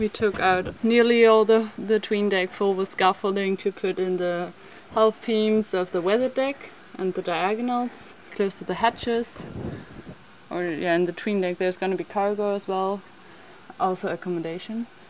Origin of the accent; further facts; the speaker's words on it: Germany; English is a second language; I'm a wooden boat builder. I'm from Germany. I did an apprenticeship in Germany, which lasts 3.5 years.